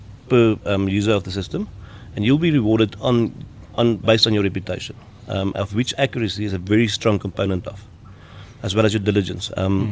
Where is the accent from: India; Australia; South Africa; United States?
South Africa; It's just easier to be close to home. And we are South African.